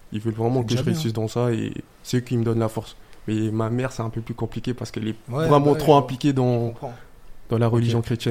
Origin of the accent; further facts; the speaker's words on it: DR Congo; quand tu vois qu'on est congolais, en fait, chez les Congolais, la musique c'est pas trop accepté